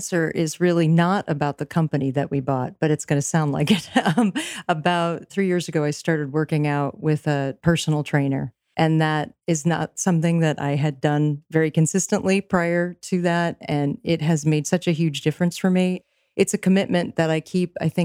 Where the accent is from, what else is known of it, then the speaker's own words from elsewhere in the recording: Columbus, Ohio, United States; also born or lived in Texas, United States; now in St. Petersburg, United States; pretty much everybody's from the Midwest, or more specifically from Columbus, Ohio, where I grew up. We did 12 years in Texas